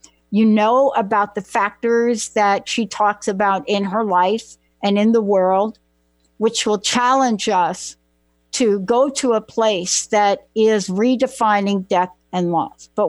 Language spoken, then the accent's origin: English; United States; Better yet, some of the potholes, because I'm from New York and New Jersey, and we know a lot about potholes.